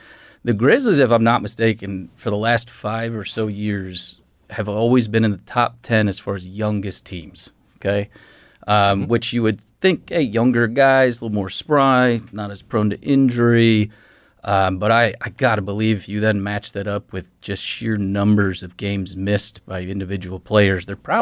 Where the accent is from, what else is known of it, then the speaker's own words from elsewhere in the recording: New York, United States; Yeah, I grew up just outside of Syracuse.